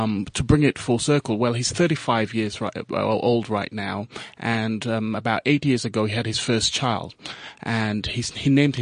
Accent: Gambia; English is a second language; now in United Kingdom; that look, I'm from the Gambia, for crying out loud.

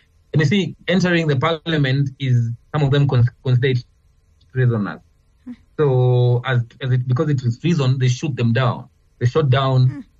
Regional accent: Kenya; But as a Kenyan, who pays taxes that is below average for us

